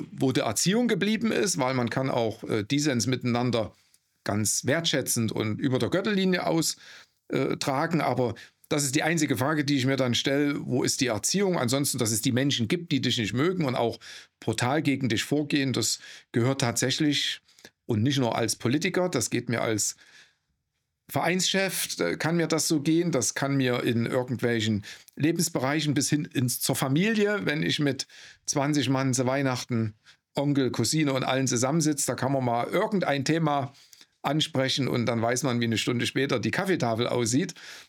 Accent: Altenburg, Thuringia, Germany; born there; Ich bin in Altenburg geboren

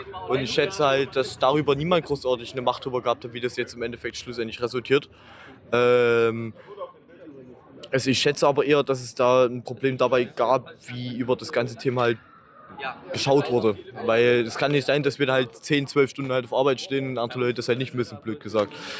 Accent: Saxony, Germany; Ursprünglich aus dem Erzgebirge. Ich bin bei Chemnitz aufgewachsen

